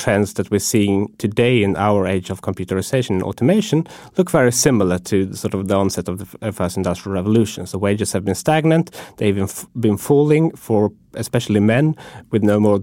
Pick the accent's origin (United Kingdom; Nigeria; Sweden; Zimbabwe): Sweden; now in United States; when I go home to my home country, which is Sweden, there's much less concern about automation than in the United States.